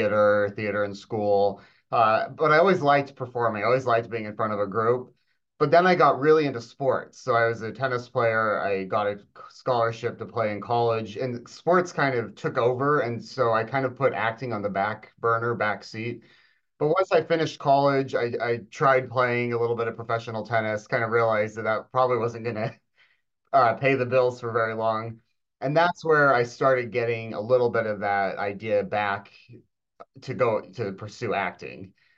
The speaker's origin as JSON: {"language": "English", "town": "Salt Lake City", "region": "Utah", "country": "United States", "tie": "born or raised there", "said": "I grew up in Salt Lake City, Utah, which there's actually quite a bit of TV film there, but I didn't really know anything about the industry."}